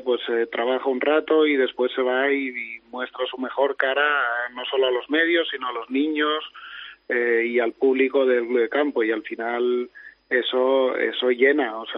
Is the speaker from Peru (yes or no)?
no; Barcelona, Catalonia, Spain; Yo soy de Barcelona